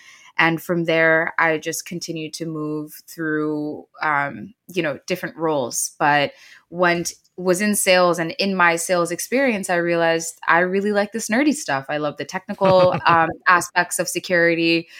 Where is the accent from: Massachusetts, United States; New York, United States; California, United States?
New York, United States; New York City; also born or lived in Bangladesh; I'm originally from Bangladesh and grew up in Queens, New York City, and then kind of moved around and whatnot.